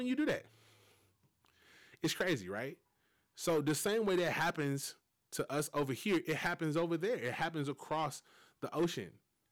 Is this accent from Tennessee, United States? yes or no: yes; Memphis, Tennessee, United States; I'm from Memphis, man.